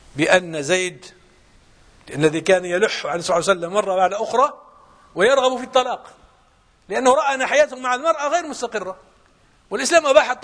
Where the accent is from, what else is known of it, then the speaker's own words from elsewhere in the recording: Morocco; هذا موجود في السعودية وموجود في دول الخليج وموجود عندنا في المغرب